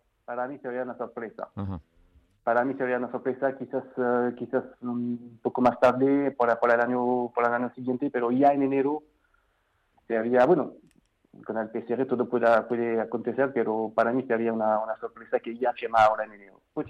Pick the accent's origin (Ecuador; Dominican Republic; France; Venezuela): France; Marseille, Provence-Alpes-Côte d'Azur; Spanish is a second language; Yo soy de Marsella